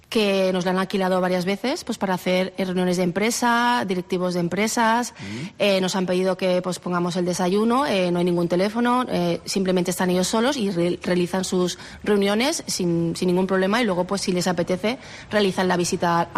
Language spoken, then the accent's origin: Spanish; Castellón, Valencian Community, Spain; somos de Castellón y tenemos que salir